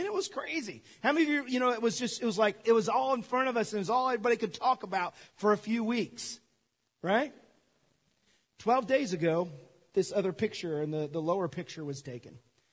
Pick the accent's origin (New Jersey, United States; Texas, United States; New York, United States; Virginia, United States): Virginia, United States; the state of Virginia, my home state.